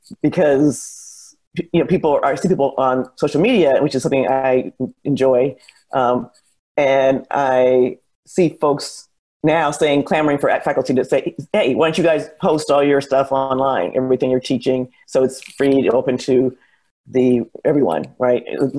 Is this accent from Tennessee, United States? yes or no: no; California, United States; now in Austin, United States; And then I'm from California.